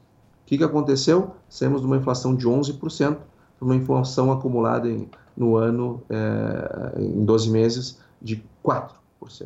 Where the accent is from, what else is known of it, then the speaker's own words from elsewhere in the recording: Brazil; E este PIB que hoje nós comemoramos, enquanto brasileiros, comemoramos, ele não foi feito hoje.